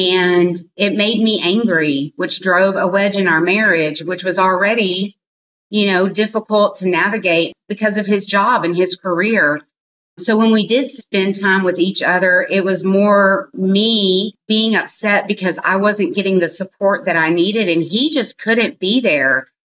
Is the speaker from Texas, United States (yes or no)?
yes; Texas, United States; We will have Mexican food because I'm from Texas.